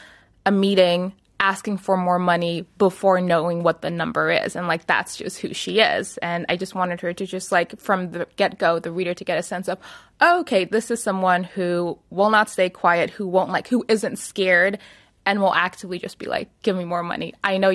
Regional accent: Myanmar; as a woman growing up in Myanmar

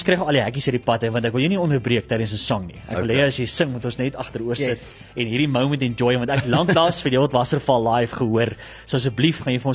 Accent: Klerksdorp, North West, South Africa; ek kom van van Klers op af van die ander kant van die treinspoort Deewald. Groot geword daar

